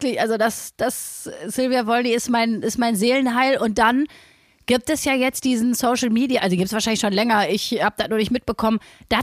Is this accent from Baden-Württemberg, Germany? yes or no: no; Essen, North Rhine-Westphalia, Germany; ich komme aus dem Pott, ich komme aus Altenessen.